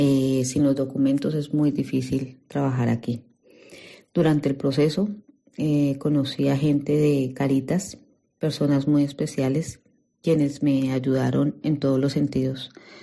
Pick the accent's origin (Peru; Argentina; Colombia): Colombia; Bogotá; moved away as an adult; now in Spain; tengo 44 años, soy de Bogotá, Colombia. Llegué a España en agosto del 2021.